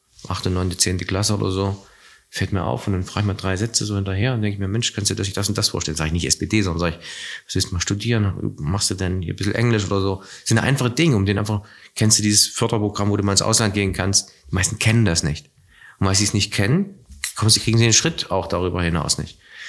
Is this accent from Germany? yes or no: yes; East Germany, Germany; meine Heimat DDR.